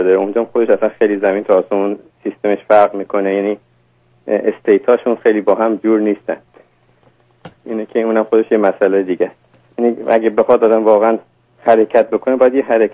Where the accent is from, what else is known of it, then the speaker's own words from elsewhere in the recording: Iran; now in Australia; خودم بزرگ شده ایرانم